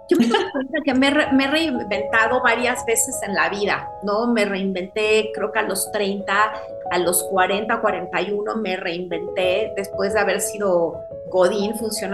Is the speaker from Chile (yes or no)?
no; Mexico; en una sociedad como la mexicana, en la que nos han dicho que desde niñas lo mejor que podíamos hacer era callarnos